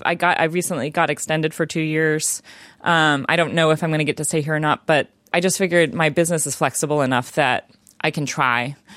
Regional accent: United States; now in United Kingdom; Well, for me, as an American, there's not too much that is getting in the way directly surrounding Brexit.

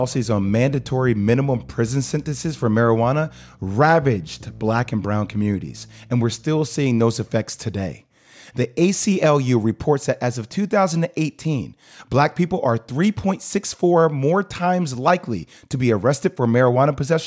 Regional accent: Plainfield, New Jersey, United States; And I'm born and raised in Plainfield, New Jersey.

